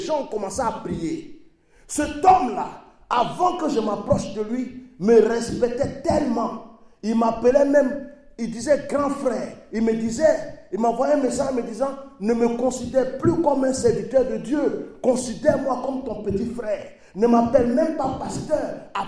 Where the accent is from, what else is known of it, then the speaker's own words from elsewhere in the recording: Côte d’Ivoire; Il y a quelqu'un qui a chanté chez nous en Côte d'Ivoire.